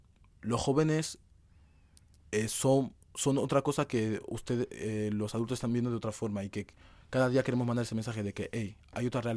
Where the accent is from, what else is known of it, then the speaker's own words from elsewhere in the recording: Madrid, Community of Madrid, Spain; born there; Yo nací en Madrid, y soy de origen nigeriano.